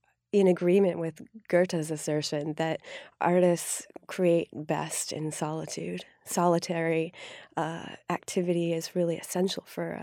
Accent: Denver, Colorado, United States; also born or lived in Ithaca / Iowa; Well, I was born in Ithaca and then spent most of my childhood in Denver and in the Midwest in Iowa.

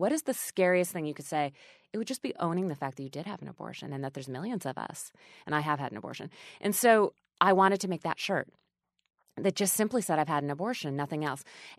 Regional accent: North Dakota, United States; so I grew up in North Dakota. We had one abortion clinic and it was in Fargo. It wasn't far from where I lived.

